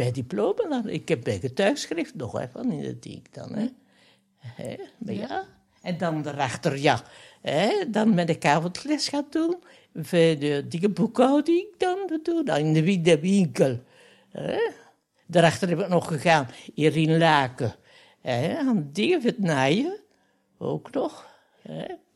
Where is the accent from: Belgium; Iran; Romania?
Belgium; Flanders; Ik ben tweetalig, ja. Maar ik ben Vlaming.